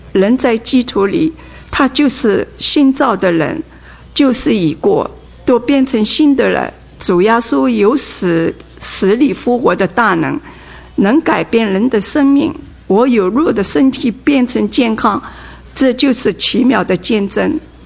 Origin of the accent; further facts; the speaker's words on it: Shanghai, China; moved away; 在1979年的时候，我从上海来到这里。